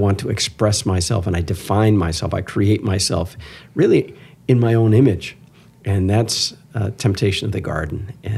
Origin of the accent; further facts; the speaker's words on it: Michigan, United States; Well, we're from Michigan. We're from Michigan, and this is what we do.